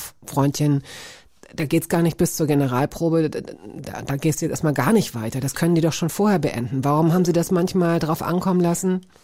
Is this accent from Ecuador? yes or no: no; West Germany, Germany; Es ist immer blöd, als Wessi zu sagen